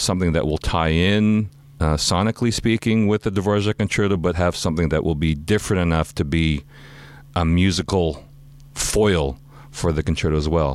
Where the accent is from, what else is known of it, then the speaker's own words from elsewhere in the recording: Toronto, Ontario, Canada; I'm from Toronto and have lived in the coldest places, really, in North America for brief periods